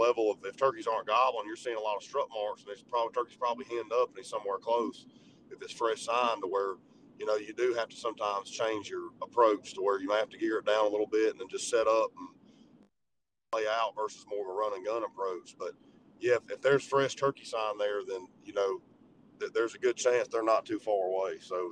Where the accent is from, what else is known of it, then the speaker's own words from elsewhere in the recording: Georgia, United States; I love, you know, growing up in Georgia and in the South, I love just getting a turkey in the hardwood